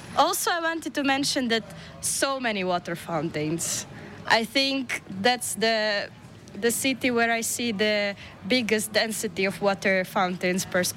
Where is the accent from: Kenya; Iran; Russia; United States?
Russia; Saint Petersburg; I came from St. Petersburg in Russia, and I feel like Russia is very big.